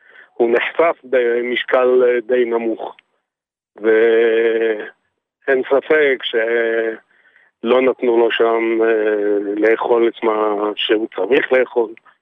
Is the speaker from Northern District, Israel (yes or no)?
no; Jerusalem, Jerusalem District, Israel